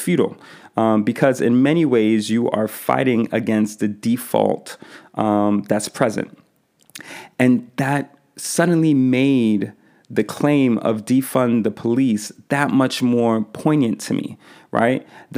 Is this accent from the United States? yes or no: yes; Bronx, New York, United States; So growing up in the Bronx, you know, I always heard the phrase